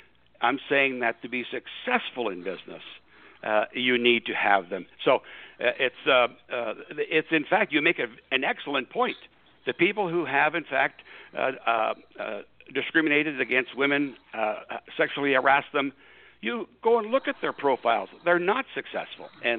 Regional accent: Canada; now in United States; I'm Canadian, and I moved to the U.S. in 1980.

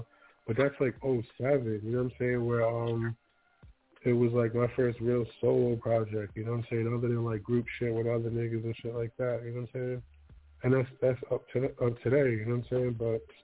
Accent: Huntington, United States; I'm from Huntington, where like now I'm nearly from Huntington.

